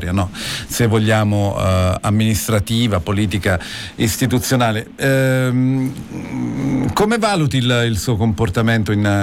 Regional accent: Salerno, Campania, Italy; io penso ad esempio sono di Salerno

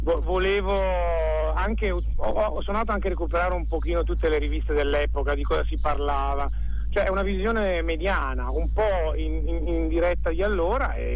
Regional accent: Emilia-Romagna, Italy; io che sono un emiliano

